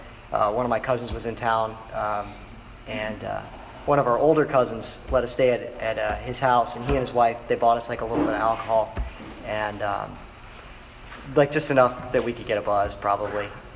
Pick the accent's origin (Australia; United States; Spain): United States; Naples, Florida; I grew up in Naples, a couple hours south on this coast, and went to USF at Tampa